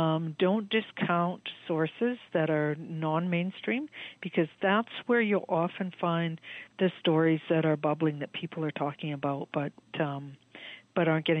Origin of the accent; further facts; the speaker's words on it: Canada; But to me as a Canadian, that would be quite shocking